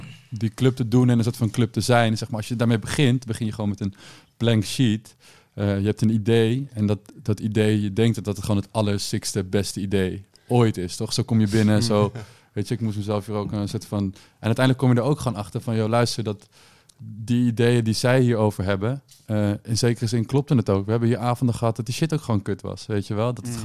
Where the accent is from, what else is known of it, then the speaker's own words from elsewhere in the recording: North Holland, Netherlands; Ik kom uit de buurt van Amsterdam.